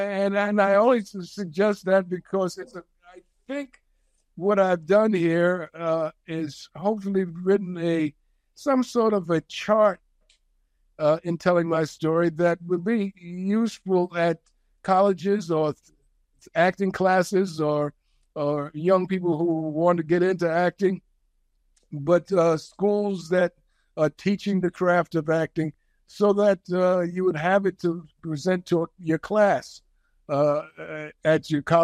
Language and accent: English; New York, United States; You're familiar with New York City, which is where I grew up. And I was born in Harlem, New York.